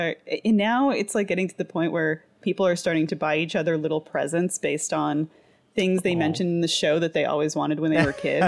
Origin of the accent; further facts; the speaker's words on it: Toronto, Ontario, Canada; I'm from Toronto, so, it, you know, that's a lengthy trip to go on with a class